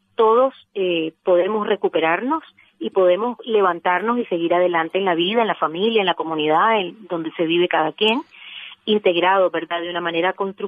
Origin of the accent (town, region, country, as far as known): Nicaragua